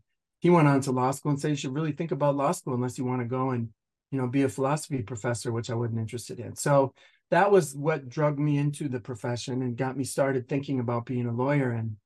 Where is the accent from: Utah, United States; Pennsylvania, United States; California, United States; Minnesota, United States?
Minnesota, United States; Minneapolis; My father's African-American, my mother's German and Native American. We grew up in Minneapolis. So I grew up without a father in the home.